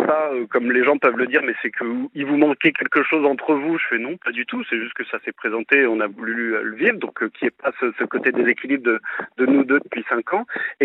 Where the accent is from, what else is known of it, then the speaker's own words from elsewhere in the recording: Paris, Île-de-France, France; now in Bourgogne, France; je suis parisien, j'ai 32 ans.